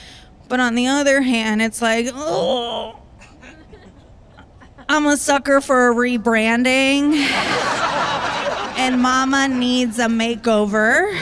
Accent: Tampa, Florida, United States; Like, I grew up in Florida. They don't believe in science. Like, I went to high school in the worst education system next to Alabama. We didn't even have a sex ed class in Tampa.

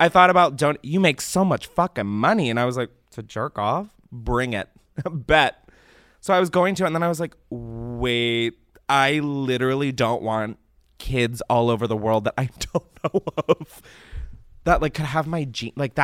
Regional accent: Delaware, United States; I honestly think maybe it was from growing up in Delaware and then being like, I can never do that.

